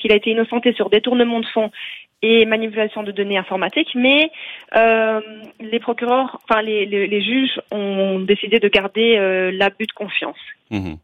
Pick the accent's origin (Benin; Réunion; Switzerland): Switzerland; Il m'a contacté parce que j'étais francophone. Je suis suissesse, donc nous parlons la même langue.